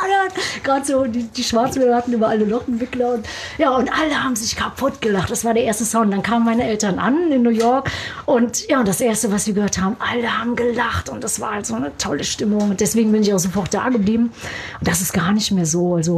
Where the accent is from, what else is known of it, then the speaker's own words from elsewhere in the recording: Germany; now in United States; aber Deutschland ist immer noch so, meine Wurzel, meine Heimat.